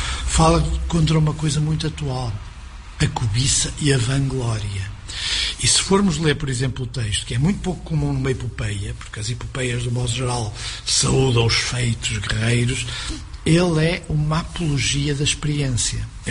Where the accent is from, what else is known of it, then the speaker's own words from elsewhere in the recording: Porto, Portugal; É a minha terra, e conheço bem Matosinhos e Gaia.